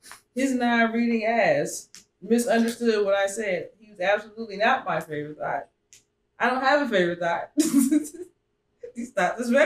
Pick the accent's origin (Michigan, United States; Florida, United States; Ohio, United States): Ohio, United States; We're both from Ohio.